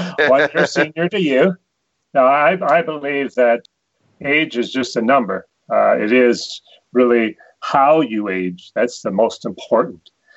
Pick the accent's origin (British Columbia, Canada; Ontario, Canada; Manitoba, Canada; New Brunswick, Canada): British Columbia, Canada; now in Cochrane, Canada; I'm in beautiful Cochrane, Alberta, at the foothills of the Rocky Mountains. I was born and raised in BC and moved here about 10 years ago.